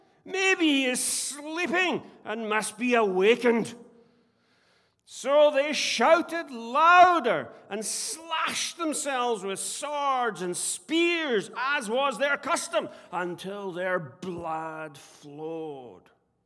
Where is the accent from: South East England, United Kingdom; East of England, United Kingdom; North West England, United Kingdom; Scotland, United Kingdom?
Scotland, United Kingdom; accent: Scottish; And if my Scottish accent comes on really thick and strong, forgive me.